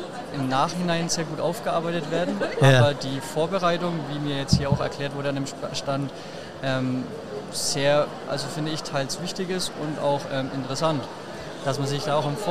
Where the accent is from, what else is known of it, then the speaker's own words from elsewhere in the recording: Bavaria, Germany; bin aus dem Landkreis Hof, Freiwillige Feuerwehr